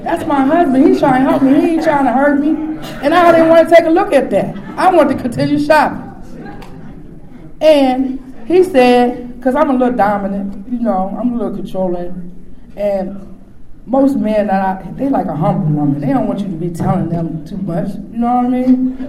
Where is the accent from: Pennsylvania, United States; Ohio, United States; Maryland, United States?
Maryland, United States; Because I'm from Frederick County. And my own county didn't ask me.